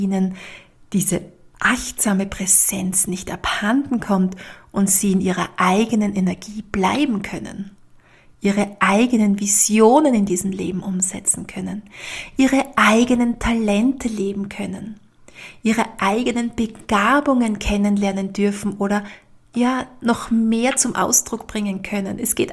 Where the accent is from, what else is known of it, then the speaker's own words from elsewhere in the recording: Austria; bei uns in Österreich